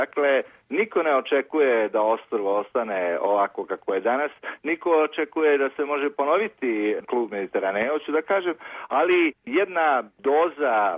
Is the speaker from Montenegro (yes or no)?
yes; Montenegro; Kod nas u Crnoj Gori zbog hiljadu i nešto razloga